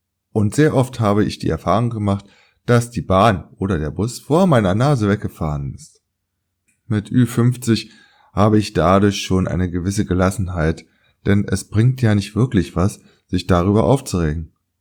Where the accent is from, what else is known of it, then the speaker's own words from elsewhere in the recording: Berlin, Germany; meine Heimatstadt Berlin